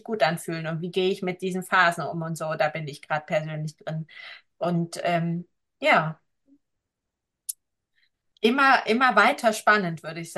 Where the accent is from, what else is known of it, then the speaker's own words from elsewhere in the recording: East Germany, Germany; Ich komme ja aus Ostdeutschland, da gab für mich keinen Gott, es gibt für mich keinen Glaube.